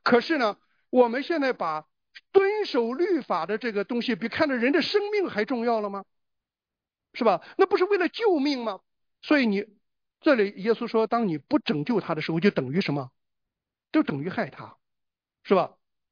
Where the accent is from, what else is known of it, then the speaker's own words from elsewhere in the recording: China; 在咱们中国人的历史当中，有很多的悲剧。我小的时候在农村的时候啊